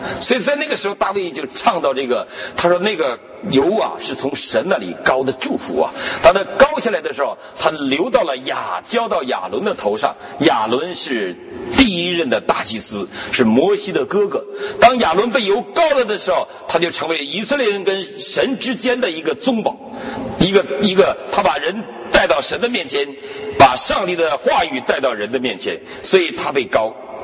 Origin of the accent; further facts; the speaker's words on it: China; now in United States; 我们过去小时候在中国大陆